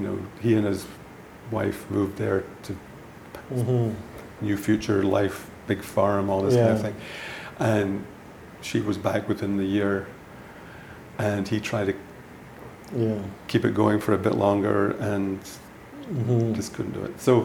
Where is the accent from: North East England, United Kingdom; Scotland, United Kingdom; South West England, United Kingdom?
Scotland, United Kingdom; Glasgow; born there; I was born in Glasgow in Scotland, 1951.